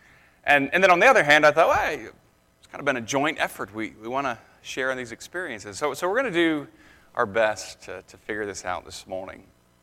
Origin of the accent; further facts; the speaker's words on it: Ohio, United States; here comes … from Ohio. You should have seen people's faces. Oh, you're from the States. Oh, interesting. Yeah, we live in Ohio.